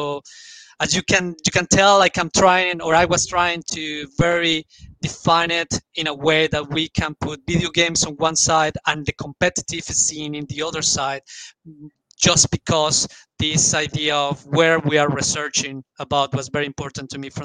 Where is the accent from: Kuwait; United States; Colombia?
Colombia; now in Cologne, Germany; Yeah, so I am from Colombia, by the way.